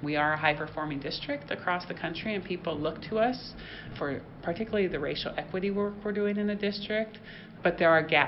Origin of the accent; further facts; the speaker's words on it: Montana, United States; So, I mean, I often say my story takes me from Head Start to Harvard, from growing up on the Blackfeet Indian Reservation to now leading a high-performing urban district.